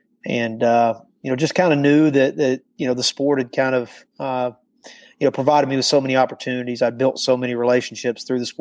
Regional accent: North Carolina, United States; Yeah, I'm local. I grew up in I grew up in Burke County, just right across the Avery County line.

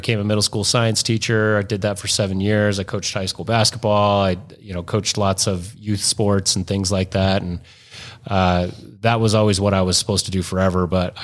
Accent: Arvada, Colorado, United States; I grew up in Arvada. Yeah, so I went to Pomona High School.

